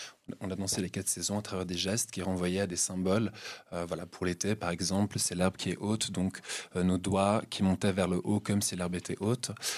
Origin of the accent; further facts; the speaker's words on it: Geneva, Switzerland; also born or lived in Paris, France; je viens de Genève, donc je suis extra-cantonal. Je suis un Valaisan adopté pendant 10 mois. J'ai fait mes études à Paris